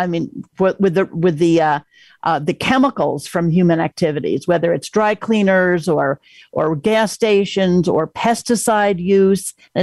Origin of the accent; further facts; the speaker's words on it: Port Washington, New York, United States; We started by getting Port Washington, which is my hometown